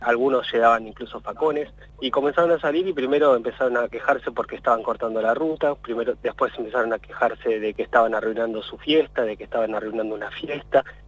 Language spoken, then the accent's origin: Spanish; San Carlos de Bariloche, Río Negro, Argentina; now in El Bolsón, Argentina; Yo mismo soy de San Carlos de Bariloche, nacido en San Carlos de Bariloche, y en estos momentos he elegido Bolsón para vivir